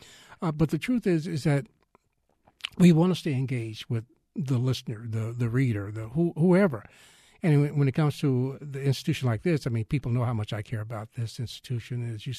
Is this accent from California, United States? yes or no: no; Fort Worth, Texas, United States; Maybe a book based on just growing up in Fort Worth.